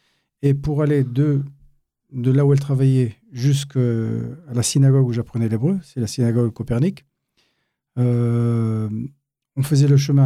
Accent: Thiers, Auvergne-Rhône-Alpes, France; also born or lived in Paris; Je suis né à Paris, dans Paris 13e, et j'ai grandi à Thiers.

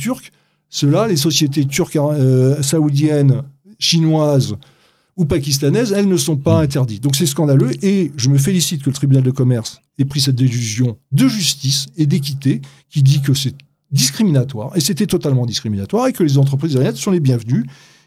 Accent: France; en tant que Français d'abord, en tant que Républicain et en tant que démocrate, terrible, et en tant que Français juif

